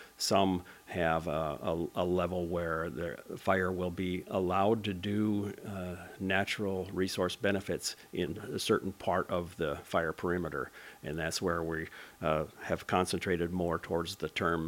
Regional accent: South Dakota, United States; I'm from South Dakota. I'm working full time with the state of South Dakota Department of Agriculture.

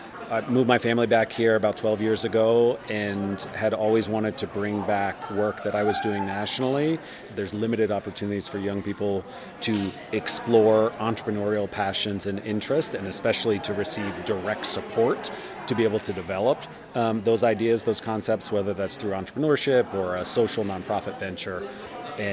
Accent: Colorado, United States; I grew up here on the Western Slope. I'm a graduate of Ridgeway High School.

